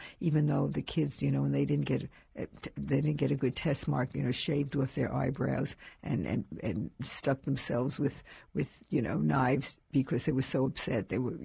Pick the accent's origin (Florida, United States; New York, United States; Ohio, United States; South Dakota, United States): New York, United States; New York City; I grew up in New York City, and every high school had at that time a Department of Industrial, what do they call it?